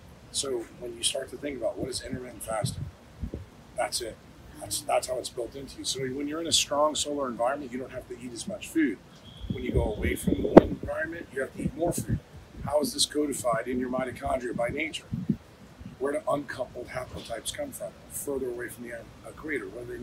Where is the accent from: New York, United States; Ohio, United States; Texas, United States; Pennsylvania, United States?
New York, United States; New York City; Like where I grew up in New York City on 3rd Avenue and 79th Street